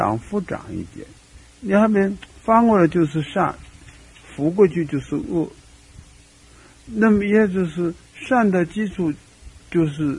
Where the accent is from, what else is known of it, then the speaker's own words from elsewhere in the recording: China; 那么这个恶口啊，在我们中国人的意义上，南北都一样